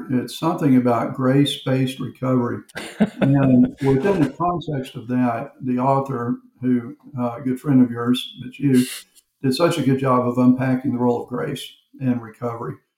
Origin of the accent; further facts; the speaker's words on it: Houston, Texas, United States; moved away as an adult; now in Florida, United States; We're from Houston, Texas. I was a senior pastor for over 30 years and got into sexual addiction recovery in 2013. We moved to Florida after we left the pastorate in Texas